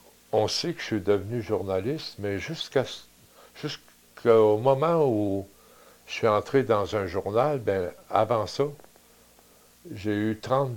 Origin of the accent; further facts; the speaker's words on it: Quebec City, Quebec, Canada; je suis revenu chez moi à Québec.